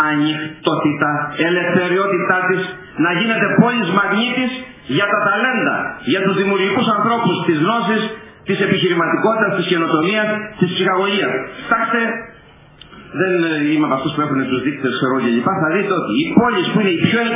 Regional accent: Crete, Greece; Το Ηράκλειο ας πούμε, η εξωστρεφής Κρήτη, η πατρίδα μου

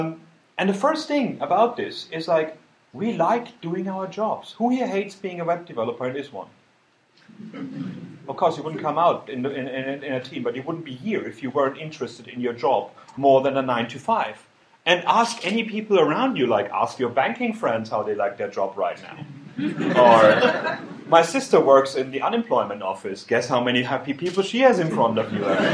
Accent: Germany; I mean, like, I am from Germany.

